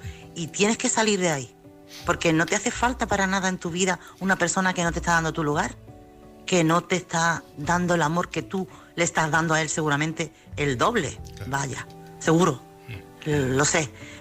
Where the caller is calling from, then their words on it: Chiclana, Andalusia, Spain; Buenas noches … corresponsal de Chiclana.